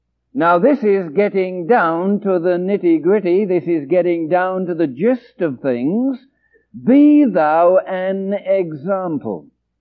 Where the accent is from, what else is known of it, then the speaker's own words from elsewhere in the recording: England, United Kingdom; moved away; you wouldn't know I come from England because I don't have an accent anymore